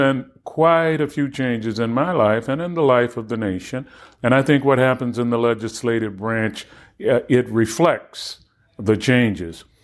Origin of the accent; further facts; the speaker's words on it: Baltimore, Maryland, United States; I remember growing up in Baltimore, planting a seed and expecting it to come up overnight.